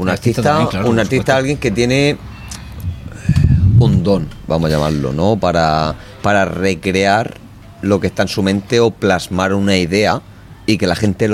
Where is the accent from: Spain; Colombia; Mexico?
Spain; Catalonia; Yo soy catalán y soy del Barça, muy del Barça.